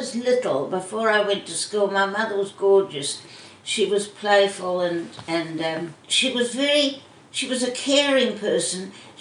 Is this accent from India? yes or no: no; Melbourne, Victoria, Australia; Well, I grew up in Essendon in Melbourne because at that stage my father was member for Essendon, state member for Essendon.